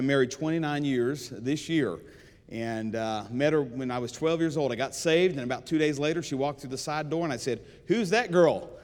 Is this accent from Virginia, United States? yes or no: no; Florida, United States; I was born in Florida. My wife was born in Florida. My daughters were born in Florida.